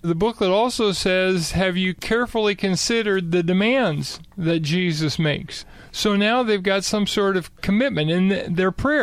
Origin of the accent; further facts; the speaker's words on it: Arcadia, California, United States; which is based in Pasadena, California, right next to where I grew up in Arcadia, California.